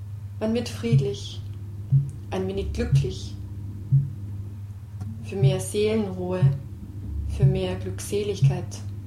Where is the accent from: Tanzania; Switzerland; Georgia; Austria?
Georgia; Western Georgia; Nigwisiani ist ein kleines Dorf in meiner Heimat, im Westen Georgiens.